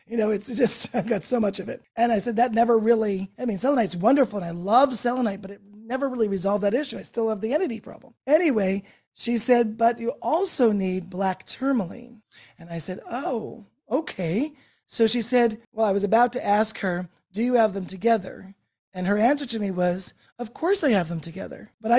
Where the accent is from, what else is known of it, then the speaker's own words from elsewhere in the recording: New Jersey, United States; now in New York, United States; Okay. I'm originally from New Jersey. Yes.